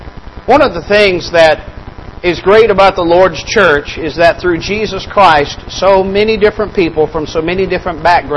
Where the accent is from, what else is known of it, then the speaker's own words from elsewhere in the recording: Arkansas, United States; also born or lived in Oklahoma; Brother Towles is from Arkansas, as I am. I was born in Oklahoma, but raised in Arkansas.